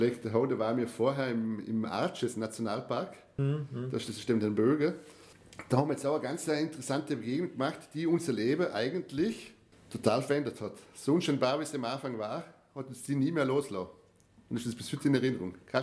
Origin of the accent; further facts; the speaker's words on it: Austria; Und wir natürlich als Österreicher sind die Schlangen nicht gewöhnt.